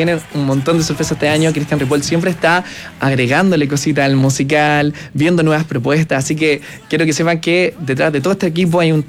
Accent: Chile; recuerden que somos chilenos

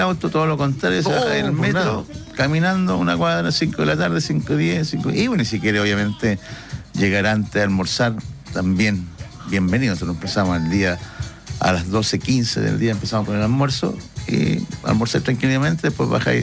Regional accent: Chile; no hay nada que hacer, pues somos chilenos, pues, está ahí.

